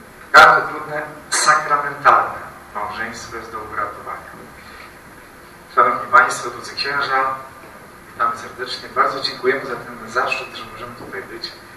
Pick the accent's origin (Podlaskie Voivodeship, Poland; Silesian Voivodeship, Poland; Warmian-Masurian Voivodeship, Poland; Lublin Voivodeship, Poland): Silesian Voivodeship, Poland; Gliwice; now in Bonn, Germany; ja sam pochodzę z emigracyjnej rodziny. Rodzice są we Francji urodzeni. Ja wychowałem się w Polsce, w tej chwili mieszkam w Bonn od większą część mojego życia. A w domu w Gliwicach miałem naprzeciwko hotel robotniczy